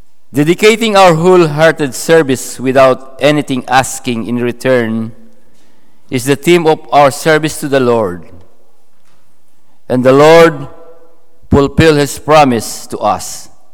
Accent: Philippines; I know that because I'm a Filipino.

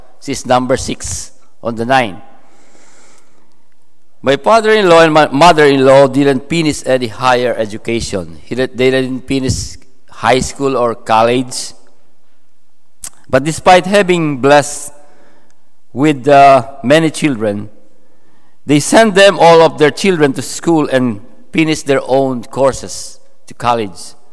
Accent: Philippines; I know that because I'm a Filipino.

